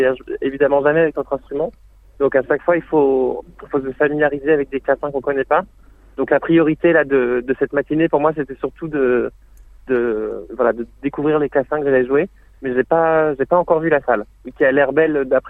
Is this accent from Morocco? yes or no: no; Angers, Pays de la Loire, France; moi j'ai grandi à Angers dans l'ouest de la France